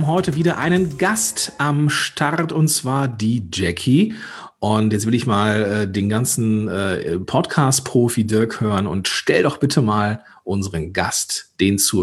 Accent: Moers, North Rhine-Westphalia, Germany; born there; Ich bin gebürtiger Mörser

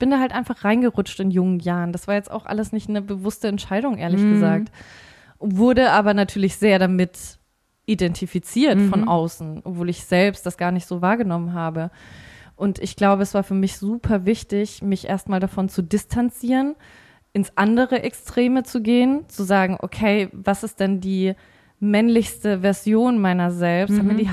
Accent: Bavaria, Germany; Und ich komme aus dem Frankenland, ja.

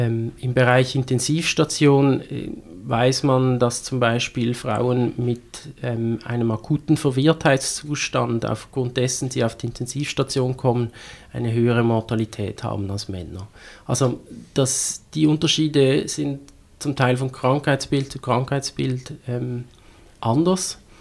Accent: Basel, Basel-Stadt, Switzerland; now in Germany; Ich bin in Basel aufgewachsen und habe auch hier studiert und auch lange am Unispital Basel gearbeitet, nach einem kurzen Abstecher nach Chur

